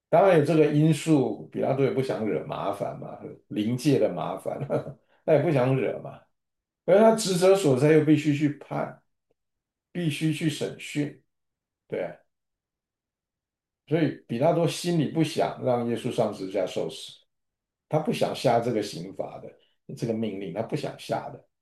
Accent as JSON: {"language": "Chinese", "country": "Taiwan", "said": "所以我是个台湾人，一天到晚在面对的海峡那一边的喊杀喊打"}